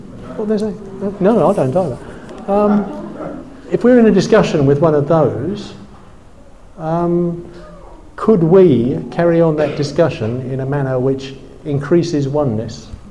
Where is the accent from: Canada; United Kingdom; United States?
United Kingdom; England; I'm English, you're Dutch, I mean.